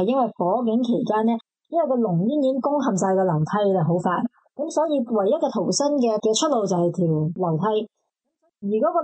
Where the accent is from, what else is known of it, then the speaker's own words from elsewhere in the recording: Hong Kong; 我哋作为一个香港人